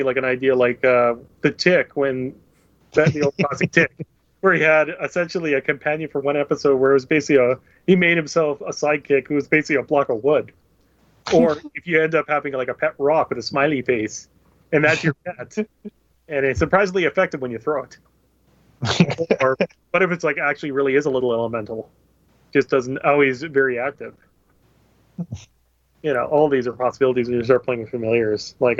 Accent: Canada; I'm Canadian

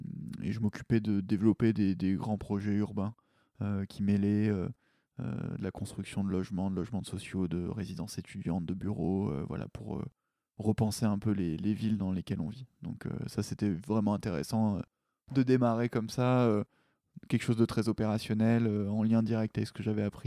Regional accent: Paris, Île-de-France, France; moi, je suis principalement parisien. J'habite du coup dans le 18e, pas très loin d'ici. Je suis né à Paris. Après, j'ai un petit peu bougé aussi.

